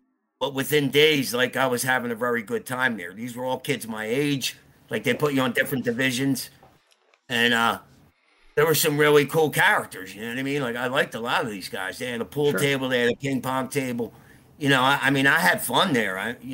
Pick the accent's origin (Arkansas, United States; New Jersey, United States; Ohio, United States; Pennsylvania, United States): Pennsylvania, United States; Philadelphia; I grew up in Roxburgh. It's almost like the suburbs.